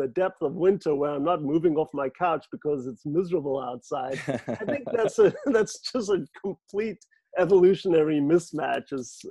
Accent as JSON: {"language": "English", "country": "South Africa", "tie": "born or raised there", "moved": "yes", "lives_now": "United States", "said": "I grew up in South Africa, Nick. It is a banana-producing country."}